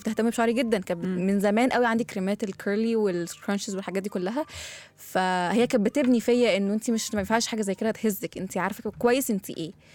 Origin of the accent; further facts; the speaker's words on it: Egypt; يعني كلنا كمصريين بنقولها